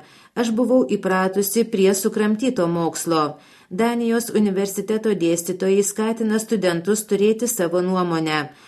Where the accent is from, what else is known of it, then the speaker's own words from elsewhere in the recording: Klaipėda, Klaipėda County, Lithuania; Esu klaipėdietė, šitas miestas man patinka.